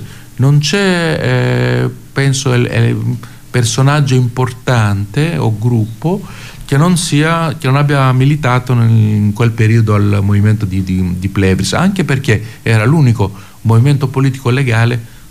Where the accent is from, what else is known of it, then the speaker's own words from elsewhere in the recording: Greece; Italian is a second language; io conoscendo un po' il mio paese